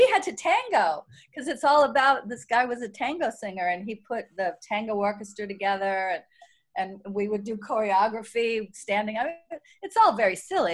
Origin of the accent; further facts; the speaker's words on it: New York, United States; born there; now in California, United States; My sister was named Caliente when we moved to California. Because from McHale's Navy, okay. I was born in New York. My sister was born here.